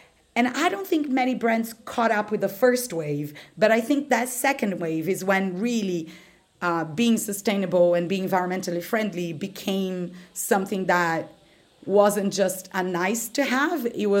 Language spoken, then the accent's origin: English; Brazil; English is a second language; now in United Kingdom; I'm from Brazil originally